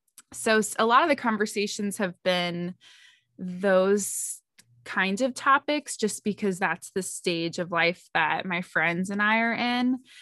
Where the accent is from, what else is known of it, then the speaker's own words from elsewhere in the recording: Cincinnati, Ohio, United States; But I'm from Cincinnati, Ohio.